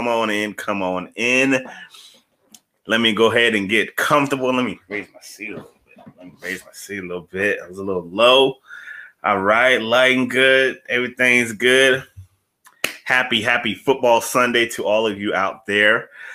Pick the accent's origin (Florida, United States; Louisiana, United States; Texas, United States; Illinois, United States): Florida, United States; now in Atlanta, United States; I am based in Atlanta, although I am from Florida. I still consider myself from Florida, and I root for all my Florida teams.